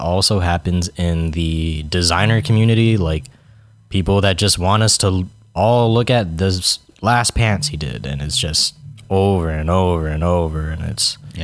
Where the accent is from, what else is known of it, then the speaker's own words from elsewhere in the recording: Virginia, United States; born there; What are you talking about? I was born in Virginia.